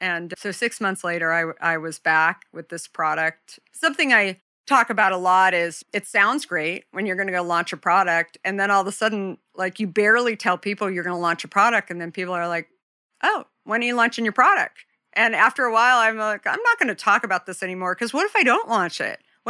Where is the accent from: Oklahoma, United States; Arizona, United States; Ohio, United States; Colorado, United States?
Arizona, United States; So I grew up in Arizona.